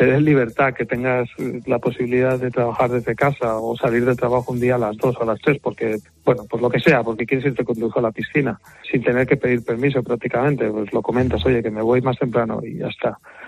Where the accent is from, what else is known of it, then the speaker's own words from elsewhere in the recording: Spain; moved away; soy español y no me desvinculo de mi origen y de lo que soy